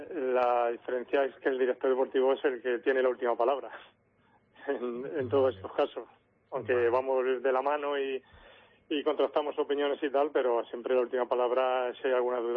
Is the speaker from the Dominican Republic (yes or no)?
no; Toledo, Castilla-La Mancha, Spain; estaba de vacaciones en Almería, que tengo casa allí, y justo llevaba un día en Toledo, yo soy de Toledo y estaba en Toledo